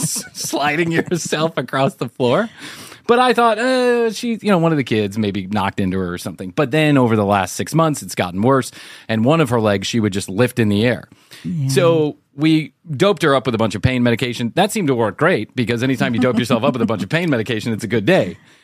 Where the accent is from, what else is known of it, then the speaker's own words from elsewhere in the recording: Ireland; Because I'm Irish, and that's what we do.